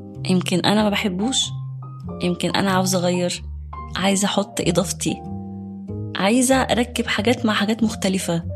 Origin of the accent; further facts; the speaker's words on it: Egypt; الخشاف ده عندنا في مصر هو عبارة عن البلح